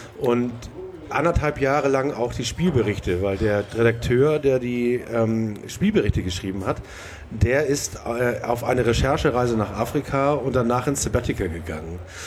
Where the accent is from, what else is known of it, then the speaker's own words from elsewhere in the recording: Blankenese, Hamburg, Germany; ich bin in Blankenese aufgewachsen